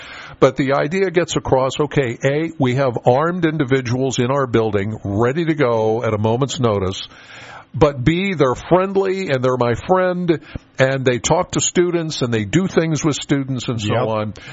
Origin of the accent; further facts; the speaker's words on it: Penns Valley, Pennsylvania, United States; Now I'm from Penns Valley, all right?